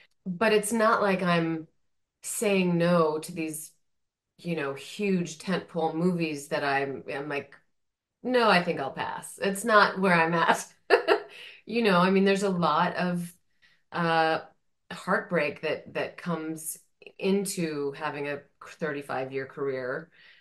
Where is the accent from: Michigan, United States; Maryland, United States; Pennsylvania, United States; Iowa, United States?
Iowa, United States; Cedar Falls; I grew up in Cedar Falls, Iowa.